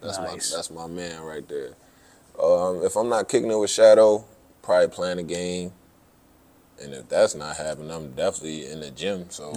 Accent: Philadelphia, Pennsylvania, United States; But I'm from North Philadelphia, Pennsylvania. I don't even think we have a golf course in the city.

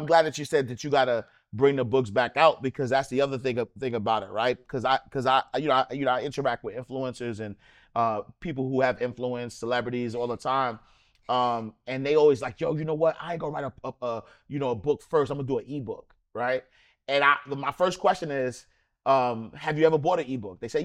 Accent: New York City, New York, United States; Don't do that. I'm from Harlem, baby. The middle of the peas.

